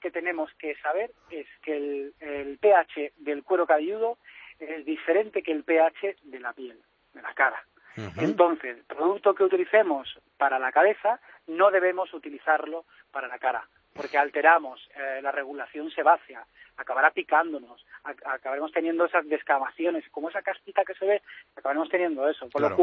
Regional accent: Spain; nos conocen en el mundo, que somos de aquí de España, que hacemos cositas.

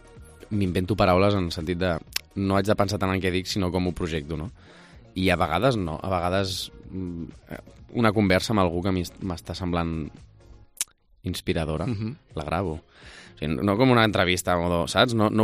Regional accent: Sabadell, Catalonia, Spain; also born or lived in Barcelona / Sant Quirze del Vallès; Sí, vaig néixer a Barcelona, però bueno, he viscut una miqueta custòdia compartida, no? Cap aquí, cap allà, de Sant Quirze a Sabadell, al Vallès Occidental.

